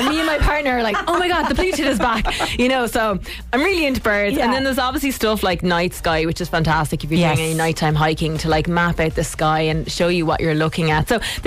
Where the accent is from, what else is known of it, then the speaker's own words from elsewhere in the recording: Munster, Ireland; Okay, I'm from Munster. And I'm going to go with Cum Chinon because, look, that was in book one. I grew up maybe like 20 minutes from it.